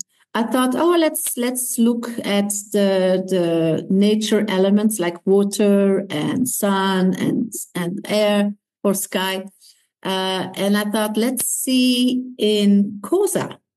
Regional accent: Belgium; moved away as an adult; now in South Africa; I'm from Belgium, and 3 years ago, November 2021, we moved, me and my son, so it's just the two of us, we moved to South Africa

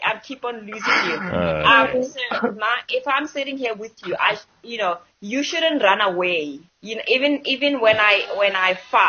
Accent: Rustenburg, North West, South Africa; Sorghum actually in South Africa is much more better, because it's like I grew up in Rustenburg.

